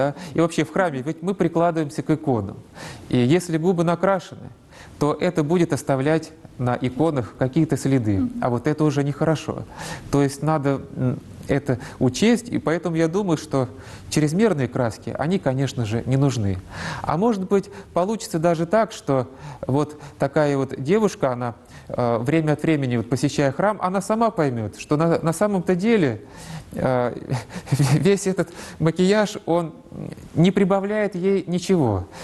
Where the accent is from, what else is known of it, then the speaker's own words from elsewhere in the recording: Orenburg Oblast, Russia; вот в родных краях, откуда я происхожу, там деревня, и построен храм в честь блаженной Матроны Московской. Это под Оренбургом.